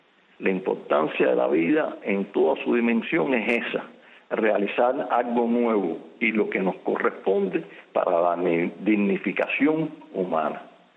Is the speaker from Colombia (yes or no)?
no; Cuba; Como cubanos debemos profundizar en nuestra conciencia.